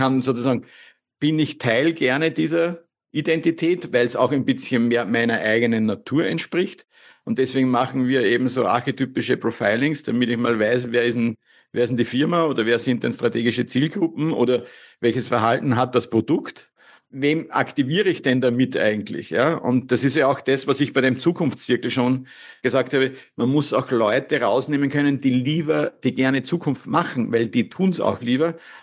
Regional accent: Austria; wie man das bei uns in Österreich oder wie ich das so sage, ja, volle Kanne wird da getan und gemacht

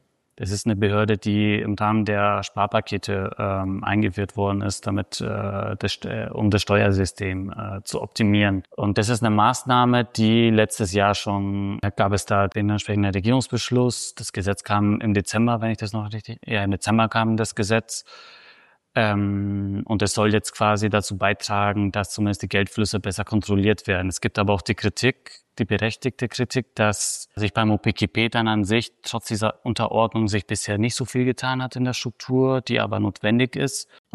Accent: Paros, South Aegean, Greece; Ich bin auf Paros aufgewachsen, dort sind meine Wurzeln.

